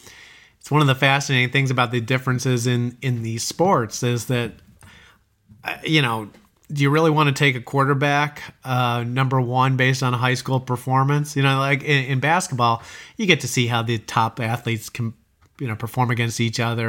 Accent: Chicago, Illinois, United States; now in Atlanta, United States; And where I grew up in Chicago, let's be real. I'm an Illini guy

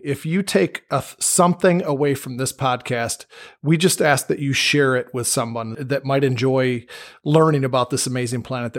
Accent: Michigan, United States; Lakes is up there, obviously, because we're from Michigan and, you know, we're surrounded by all these, well, the five Great Lakes.

